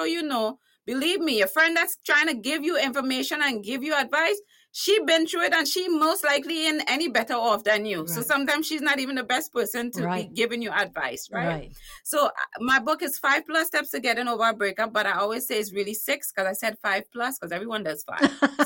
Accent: Trinidad & Tobago; now in United States; Yeah, so now I'm fully American and Trinidadian. I mixed it up.

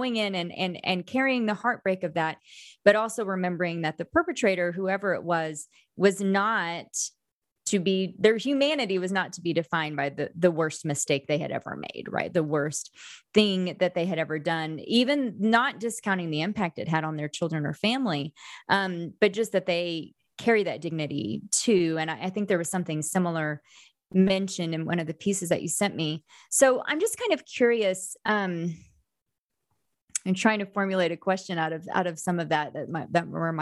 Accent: Bible Belt, United States; growing up in the Bible Belt, primarily in white evangelical spaces

